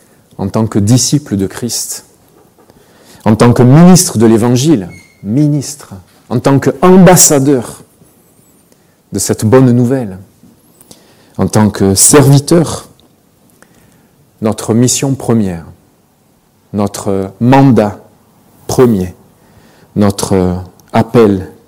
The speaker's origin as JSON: {"language": "French", "town": "Marseille", "region": "Provence-Alpes-Côte d'Azur", "country": "France", "tie": "born or raised there", "moved": "yes", "lives_now": "Switzerland", "said": "Mon accent trahit évidemment que je ne suis pas originaire de la Suisse romande. Mes origines sont à Marseille, j'y suis né, j'ai grandi, j'ai toujours d'ailleurs ma famille là-bas et on a du plaisir à retourner assez régulièrement."}